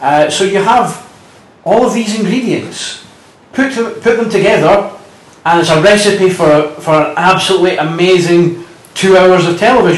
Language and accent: English; Scotland, United Kingdom; We are both Scottish, so we have an innate anti-Tory bias on account of them having fucked over our country for several fucking decades.